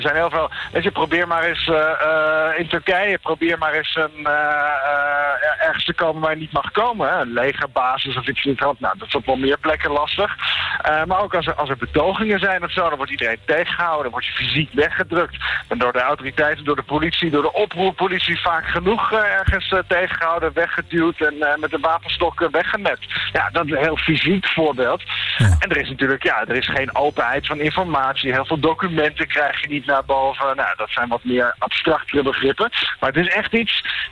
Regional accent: Netherlands; Ik ben een Nederlander en ik woon dan weer hier, dan weer daar.

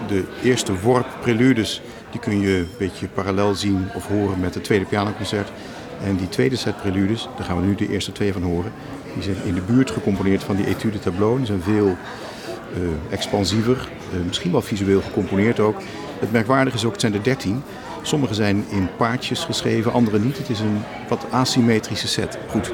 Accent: United States; Geboren en getogen in de Verenigde Staten voel ik me geen Rus.

